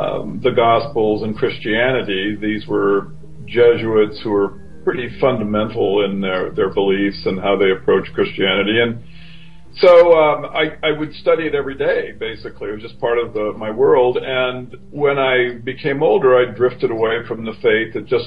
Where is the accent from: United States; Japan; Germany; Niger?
Japan; I grew up in Japan and attended a kind of strange school, a Jesuit military academy, because this was the only school that was accessible to me, that spoke English